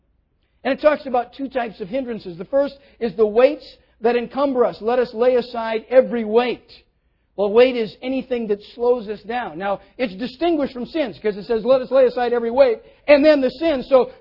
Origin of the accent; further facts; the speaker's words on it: Minnesota, United States; And I grew up in Minnesota, and there were certain parts near the end of the cross-country season we ran in the fall when it could even be snowing out.